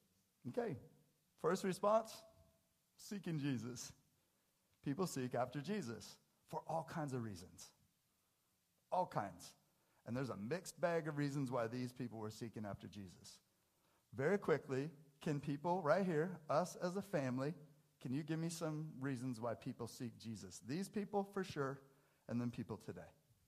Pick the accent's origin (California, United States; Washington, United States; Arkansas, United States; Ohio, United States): Washington, United States; Briar; also born or lived in Seattle; I came from Seattle, born at the University of Washington. I grew up in a little town called Briar. I come from there.